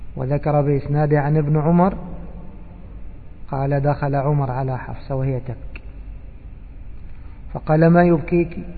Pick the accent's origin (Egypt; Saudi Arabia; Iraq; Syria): Egypt; إيش يقول عندنا في مصر؟ يقول لك طبعا باللهجة المصرية